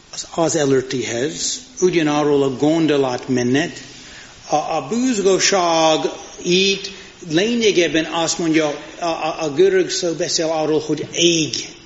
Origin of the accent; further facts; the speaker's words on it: United States; now in Hungary; Én az Egyesült Államokból jöttem